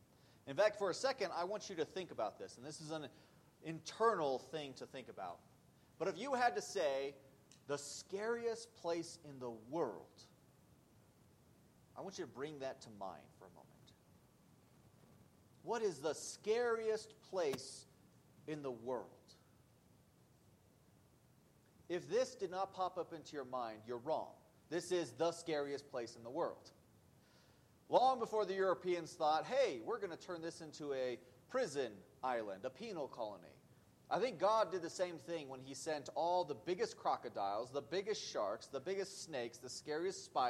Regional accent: Cheyenne, Wyoming, United States; Wyoming, we forgot what mountains look like, at least where I grew up in Cheyenne.

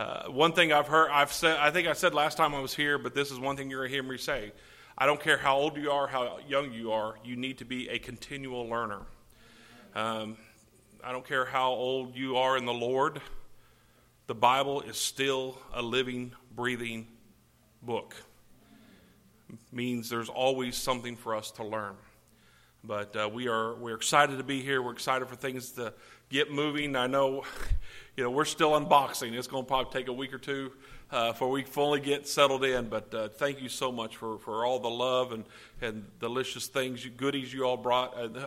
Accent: Louisiana, United States; Now I came from Louisiana to hopefully go back down, because man, everything was fried down there.

